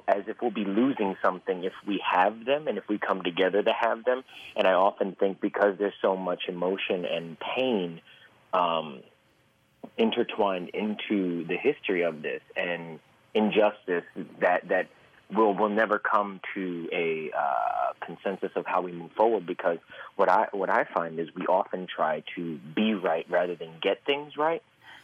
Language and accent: English; New York, United States; I'm 31 years old and I'm from New York, so I come from a different perspective